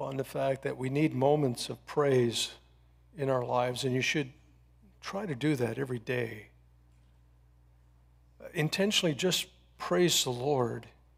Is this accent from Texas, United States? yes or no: yes; Texas, United States; I'm from Texas, so that's why I said you all have a handout.